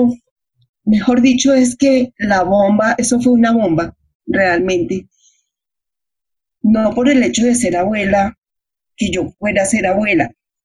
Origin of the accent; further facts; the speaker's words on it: Bogotá, Bogotá Capital District, Colombia; Soy de Bogotá, de familia paisa y santandereana. Mi papá era santandereano, mi mamá paisa.